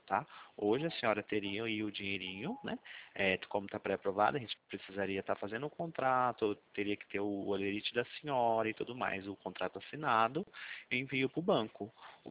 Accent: Presidente Prudente, São Paulo, Brazil

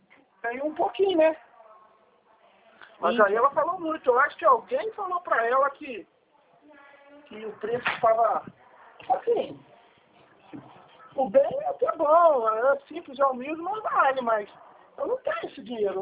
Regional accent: Três Rios, Rio de Janeiro, Brazil; porque eu sou daqui de Três Rios.

